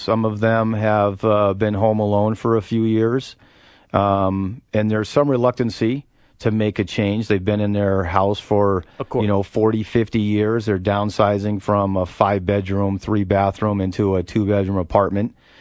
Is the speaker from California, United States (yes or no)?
yes; California, United States; accent: Boston; also born or lived in Miami; So I was born in Miami, spent most of my life in Southern California.